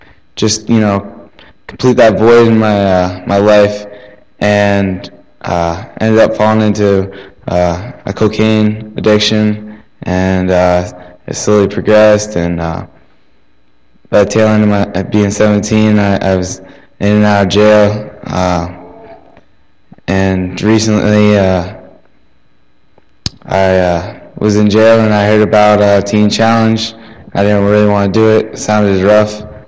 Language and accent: English; St. Mary's, Pennsylvania, United States; I'm 18. I'm from St. Mary's, Pennsylvania, kind of by Pittsburgh